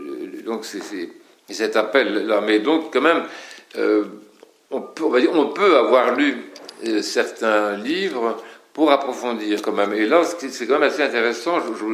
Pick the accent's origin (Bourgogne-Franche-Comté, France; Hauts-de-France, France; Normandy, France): Normandy, France; born there; parce que je suis né en Normandie, et en Normandie, quand on veut vendre sa vache, on discute beaucoup au village